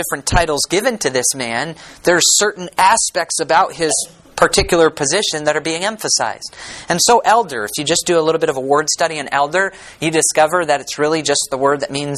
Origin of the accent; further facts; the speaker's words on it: Concord, New Hampshire, United States; I grew up in Concord, New Hampshire, and sometime during my high school years, the Common Man Restaurant was built